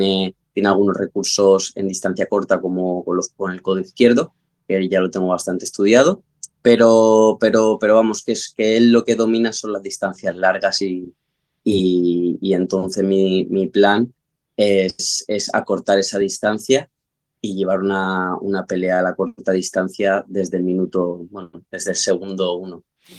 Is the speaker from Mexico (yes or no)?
no; Spain; a vivir, a capotear con todo lo que venga, como buen español